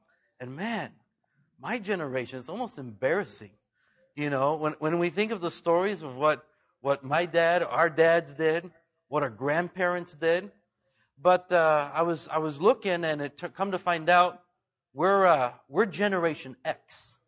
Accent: Mexico; obviously, you all know I grew up in Mexico, and so it's a double blessing for me.

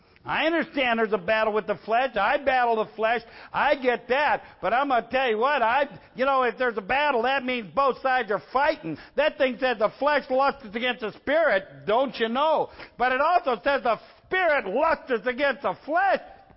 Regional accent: Ohio, United States; I come here from Ohio.

